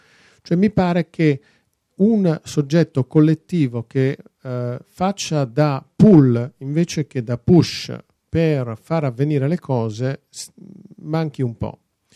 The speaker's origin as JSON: {"language": "Italian", "country": "Netherlands", "said": "io sono olandese"}